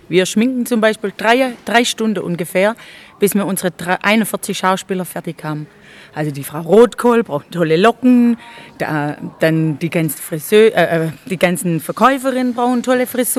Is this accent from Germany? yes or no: yes; Baden-Württemberg, Germany; accent: Swabian; Also ich spreche zurzeit, also ich schwätze schon Schwäbisch, aber nicht so breit, wie ich als … Schwäbisch schwätze.